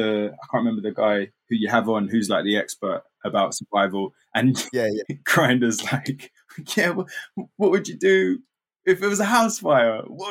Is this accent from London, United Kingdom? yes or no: yes; London, United Kingdom; I grew up in East London, but East moved London. To North when I was about 13 or so. So I was born in Hackney, and then and then moved to North. But been in London forever.